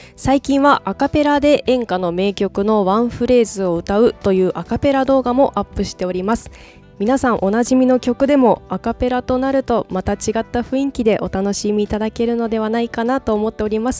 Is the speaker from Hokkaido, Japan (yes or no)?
yes; Hokkaido, Japan; このコーナーは北海道出身どさんこの私